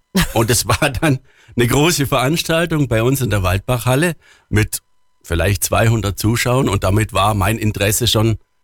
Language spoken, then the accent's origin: German; Tübingen, Baden-Württemberg, Germany; Aus Tübingen.